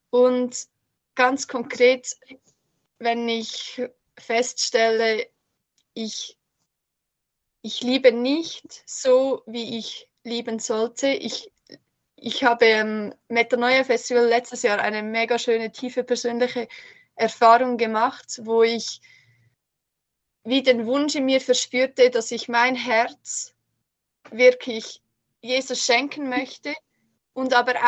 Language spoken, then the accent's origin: German; Zug, Switzerland; Ich komme aus dem Kanton Zug, bin 23 Jahre alt, die älteste von 7 Kindern